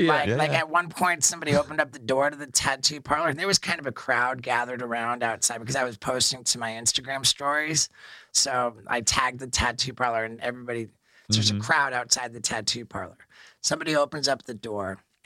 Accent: London, United Kingdom; I was born in England, mm-hmm, and I attended high school.

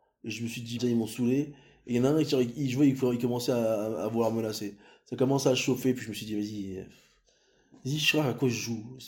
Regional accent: Paris, Île-de-France, France; born there; mon père, son âme, il est algérien, ma mère, elle est marocaine, moi, je suis né à Paris 12, tu vois, mais j'ai grandi dans une famille musulmane. En tant que musulman né en France

